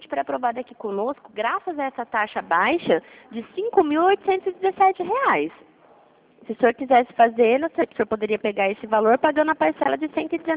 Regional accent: Dourados, Mato Grosso do Sul, Brazil; eu sou da cidade de Dourados

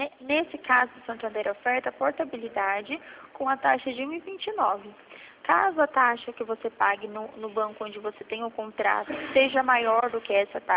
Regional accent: Ourinhos, São Paulo, Brazil; Eu sou de Ourinhos.

